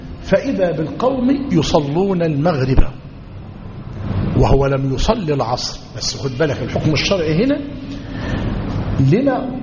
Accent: Egypt; مش ده اللي عندنا في مصر؟

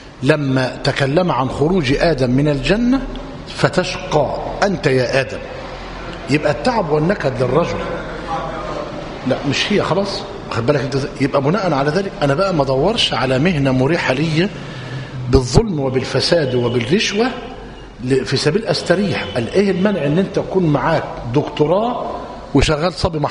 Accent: Egypt; إحنا كده كمصريين

